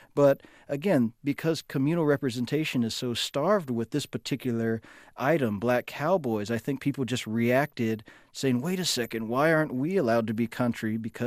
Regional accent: Phoenix, Arizona, United States; And for me, part of the story was really being able to reference my life growing up in Phoenix, Arizona

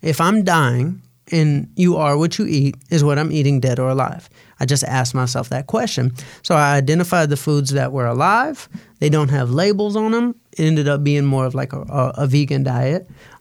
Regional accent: the South, United States; Like, I'm from hip hop. I'm from the South.

